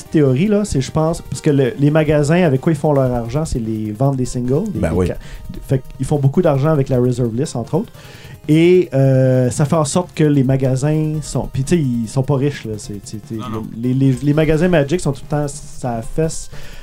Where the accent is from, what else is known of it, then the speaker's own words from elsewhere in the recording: Pabos, Quebec, Canada; born there; Mon village natal en Gaspésie, là, c'est à 1 heure de route de Gaspé